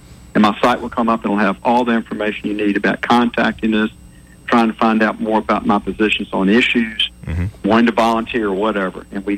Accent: Mobile, Alabama, United States; I was born and raised in Alabama. Uh-huh. My family's been, I'm a sixth generation Alabamian.

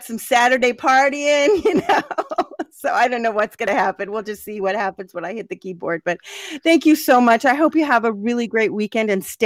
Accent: West Coast, United States; So I'm from the West Coast, and you got this sweet accent.

